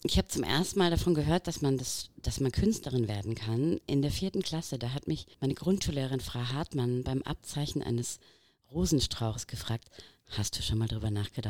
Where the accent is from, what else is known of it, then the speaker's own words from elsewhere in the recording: Bavaria, Germany; Und ich bin ja auch im Dorf groß geworden in Bayern